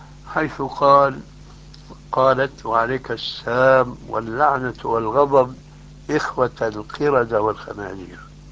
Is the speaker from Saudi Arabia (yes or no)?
no; Syria